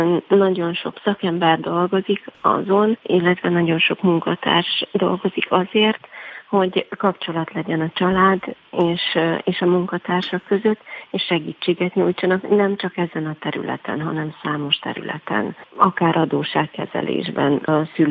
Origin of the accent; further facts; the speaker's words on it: Zakarpattia Oblast, Ukraine; ott, ahol élek, ahol felnőttem, Kárpátalja az én otthonom